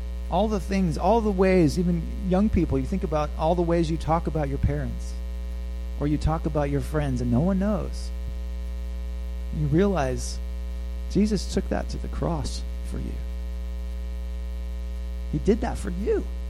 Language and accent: English; Mid-South, United States; I'm sort of from the Mid-South, so I'll just say, we can sometimes come off as being everybody's best friend.